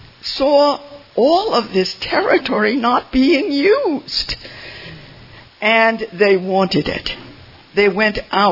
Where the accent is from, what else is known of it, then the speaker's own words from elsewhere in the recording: Saint Kitts, St. Kitts & Nevis; And I grew up in a colony. I grew up in the West Indies, in a small island called St. Kitts.